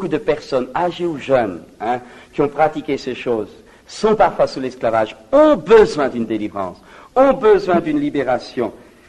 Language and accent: French; France; chez nous en France